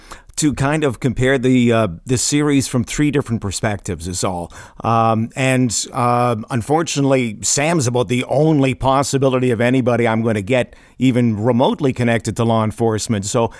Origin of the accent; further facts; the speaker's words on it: Campbellton, New Brunswick, Canada; Well, being from Camelton, New Brunswick, the first thing that pops out at me is a couple of the geographical gaffes that come up in the series where Camelton or the surrounding area, Atholville and Tidehead